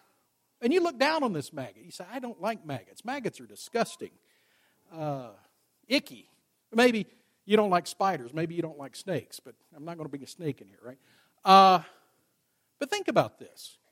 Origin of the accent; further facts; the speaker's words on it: Arkansas, United States; I grew up in Arkansas. And in the summertime, out in the country